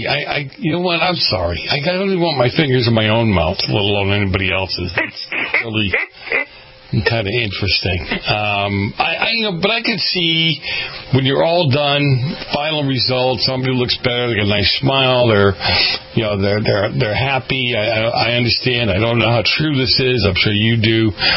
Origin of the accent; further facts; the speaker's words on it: Holyoke, Massachusetts, United States; I'm from Massachusetts. It's Holyoke.